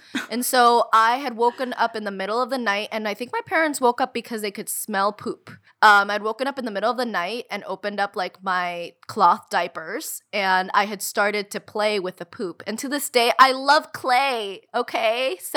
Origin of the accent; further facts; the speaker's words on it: United States; But we were raised in the United States, you know?